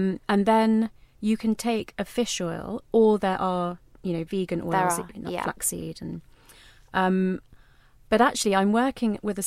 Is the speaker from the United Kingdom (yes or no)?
yes; London, United Kingdom; me growing up in London, but in an Indian household, turmeric was, you know, totally, it was like an everyday thing.